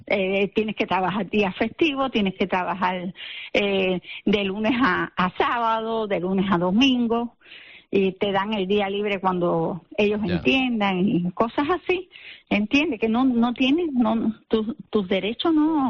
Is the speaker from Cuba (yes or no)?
yes; Cuba; now in Spain; Sí, soy de Cuba.